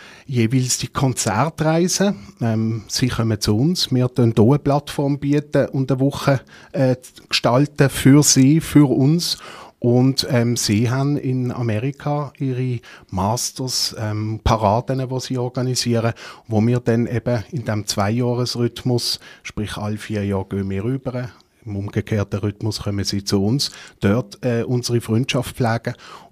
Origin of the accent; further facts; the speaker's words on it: Basel, Basel-Stadt, Switzerland; so wie wir hier als Basler Piffen und Trommeln pflegen